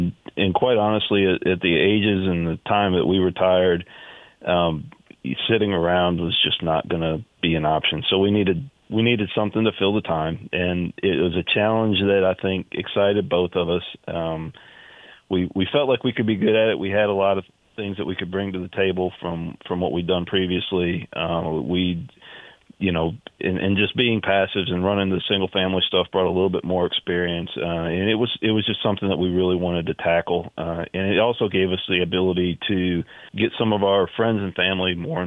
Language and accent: English; Knoxville, Tennessee, United States; now in Houston, United States; I'm originally from Knoxville, and half of my entire family lives there.